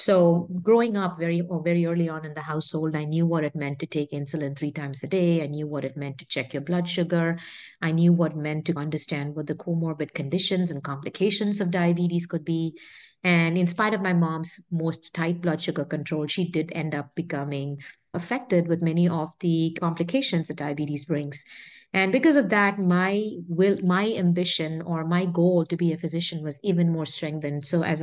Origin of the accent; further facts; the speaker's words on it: Mumbai, Maharashtra, India; born there; I was born in India in Bombay, Mumbai now